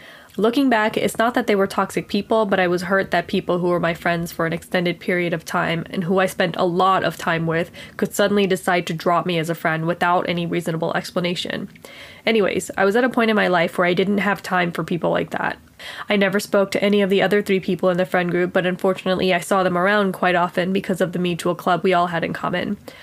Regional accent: Edison, New Jersey, United States; I'm from Edison, New Jersey, and I'm 25 years old.

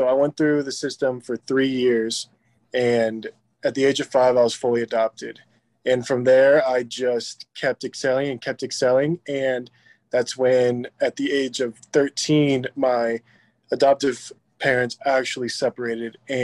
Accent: Des Moines, Iowa, United States; born there; I was born in May 19th, 1997 in Des Moines, Iowa, into a Lao white family.

